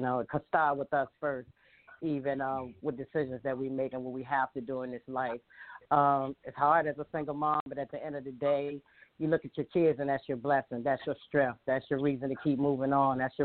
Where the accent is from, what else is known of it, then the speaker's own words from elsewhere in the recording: Richmond, Virginia, United States; Well, I'm from Richmond, Virginia. I've been singing all my life, basically. Grew up in a church. My grandmother was my inspiration, Pleasant Grove Baptist Church. I come from a musical family background.